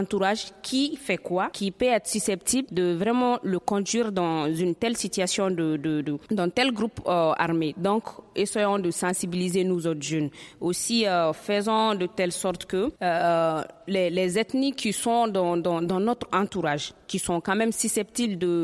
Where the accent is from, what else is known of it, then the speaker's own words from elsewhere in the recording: Mali; nous sommes des Maliens, nous sommes du côté du Mali. Nous ne sommes pas du côté des Peuls, du côté des Bambara, des Souré. Non, nous sommes tout simplement Maliens.